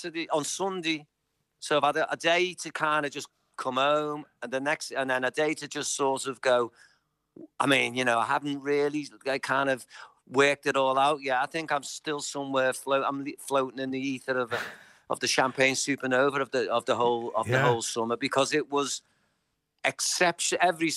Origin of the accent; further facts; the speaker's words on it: Liverpool, North West England, United Kingdom; I'm an Irish citizen. I always was an Irish citizen, so I found out. And being a Liverpudlian, like being from Liverpool, really, and my generation, everyone I knew, most of the friends and people I grew up with would have an Irish mother or an Irish father